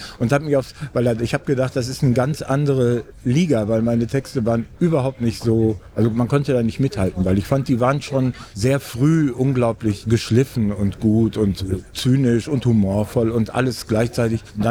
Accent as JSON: {"language": "German", "region": "North Rhine-Westphalia", "country": "Germany", "said": "ich komme ja aus dem Sauerland, einfach so in die Dorfband. Wir hatten eine Band in unserem kleinen Dorf"}